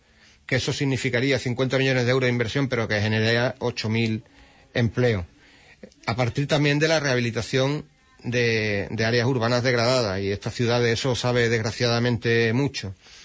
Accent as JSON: {"language": "Spanish", "town": "Aljaraque", "region": "Andalusia", "country": "Spain", "tie": "born or raised there", "said": "yo debatía una mañana en un pleno en el ayuntamiento de mi pueblo, en Alharaque, del que soy concejal"}